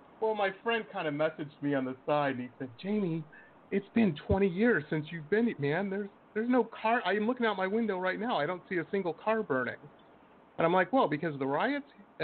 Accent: Detroit, Michigan, United States; I grew up in Detroit, I'm an old man, so this was a couple years ago. I grew up in the '80s, and I'll never forget.

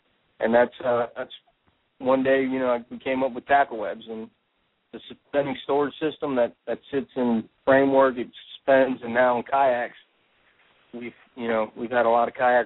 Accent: Florida, United States; born and raised in Florida, and grew up around fishing, Keys and in Miami area, South Florida

